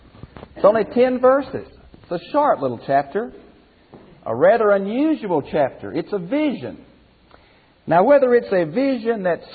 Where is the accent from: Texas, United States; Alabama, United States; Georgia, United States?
Texas, United States; Houston; You know, I'm from Houston. We think a weed in the concrete's agriculture